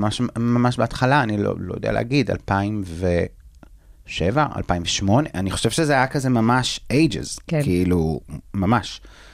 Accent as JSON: {"language": "Hebrew", "town": "Tirat Carmel", "region": "Haifa District", "country": "Israel", "moved": "yes", "lives_now": "Tel Aviv, Israel", "said": "אני במקור מטירת הכרמל, כדי לצאת מהפריפריה ולעשות את מה שאני רוצה לעשות, ולהתעסק בתחום הזה שאני כל כך אוהב, אני חייב לעבור לתל אביב"}